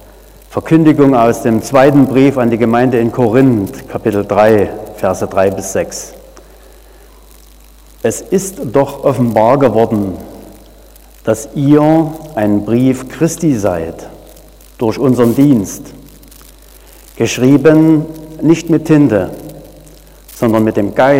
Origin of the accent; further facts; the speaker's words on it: Auerswalde, Saxony, Germany; In der Kirche Auerswalde, wo ich herkomme